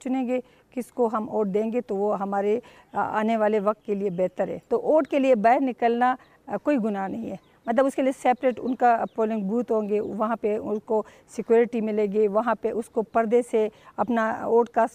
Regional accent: Upper Dir, Khyber Pakhtunkhwa, Pakistan; میرا تعلق اپر دیر سے ہے

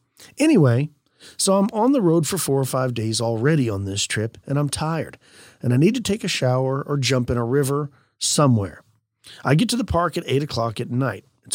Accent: Ohio, United States; now in Monterey, United States; I'm from Ohio, and I've lived in Monterey, California now for the last 40 years.

